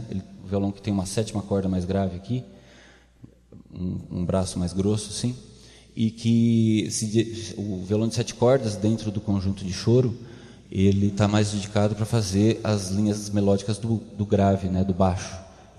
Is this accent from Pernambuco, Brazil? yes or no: no; Ourinhos, São Paulo, Brazil; eu sou de Ourinhos, né, perto do Paraná